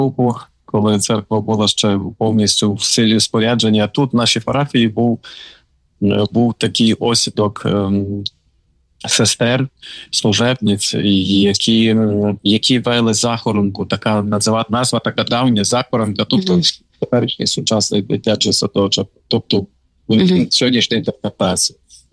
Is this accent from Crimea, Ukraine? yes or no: no; Ivano-Frankivsk, Ivano-Frankivsk Oblast, Ukraine; Я родом Франківська.